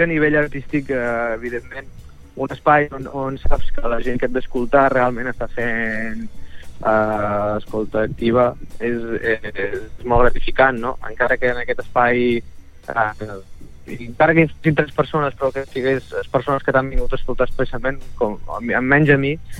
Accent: Catalonia, Spain; sinó també com a empordanès, no?

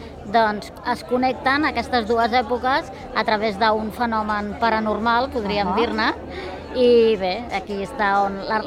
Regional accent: Barcelona, Catalonia, Spain; jo soc de Barcelona i em quedava una mica lluny

